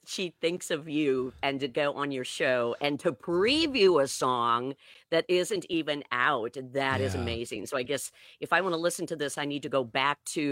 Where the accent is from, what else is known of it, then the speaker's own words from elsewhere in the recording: Wisconsin, United States; I grew up in Northeast Central Wisconsin, so I am going to say my favorite lake is Shawano Lake.